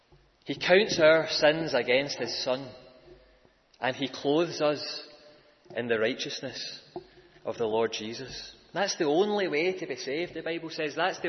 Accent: Scotland, United Kingdom; And you might be surprised to hear this as a Scotsman, but it's not actually my favourite golfing tournament of the year

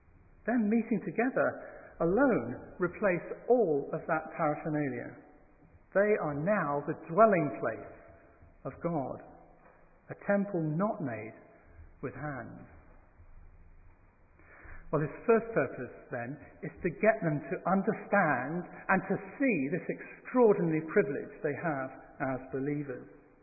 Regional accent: Scotland, United Kingdom; accent: Scottish; I was born and raised in Scotland. You may not know that from the way that I talk. I need to make myself heard and understood, so I tidy up my accent a little bit. But the dialect does have its advantages.

